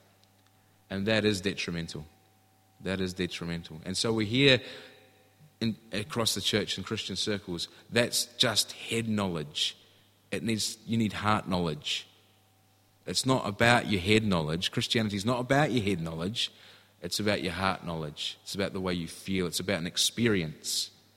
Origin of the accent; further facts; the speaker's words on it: Scotland, United Kingdom; I'm Scottish originally, but recently I've had the opportunity to be back in the UK and spend some time there. I was based in England, which is slightly different culturally to Scotland.